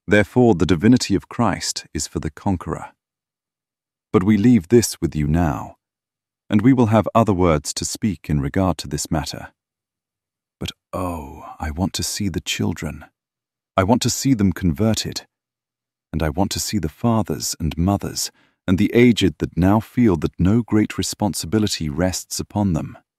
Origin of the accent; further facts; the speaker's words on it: Gorham, Maine, United States; born there; I lived there. I was born in Gorham, and in Portland